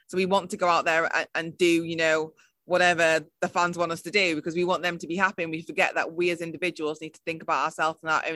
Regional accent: United Kingdom; I'm British

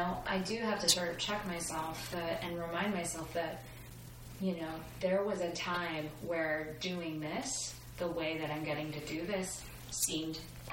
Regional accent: Chicago, Illinois, United States; now in Austin, United States; I grew up in Chicago.

